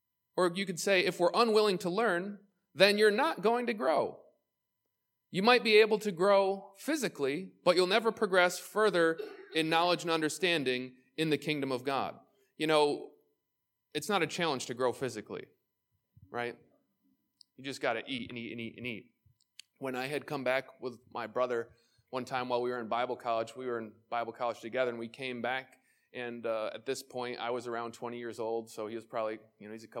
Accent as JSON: {"language": "English", "country": "Germany", "tie": "born or raised there", "also_born_or_lived": "Israel", "first_language": "German", "second_language": "English", "moved": "yes", "lives_now": "United States", "said": "English is not my first language. German was my first language. I'm a dual citizen to Germany. I was born in Israel. Shortly after that, moved to Germany. And before I moved to the United States, I only spoke German"}